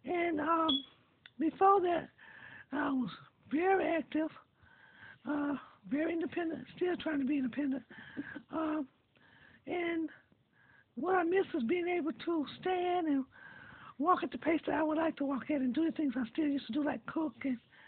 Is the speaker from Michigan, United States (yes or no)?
no; Liberty, Mississippi, United States; I grew up in Liberty, Mississippi with my grandparents and my brother.